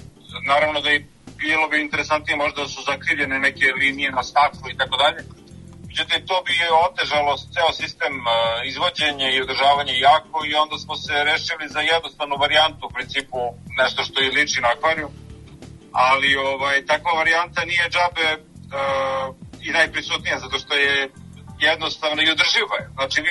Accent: Smederevo, Šumadija and Western Serbia, Serbia; ja sam rodom iz Smedereva i tamo svi misle da je železara glavni uzrok

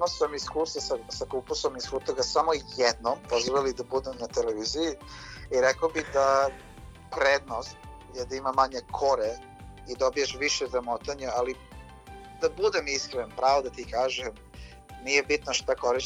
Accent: New Zealand; jeste da sam odrastao na Novom Zelandu, ali odrastao sam u srpsku kuću sa srpskim roditeljima.

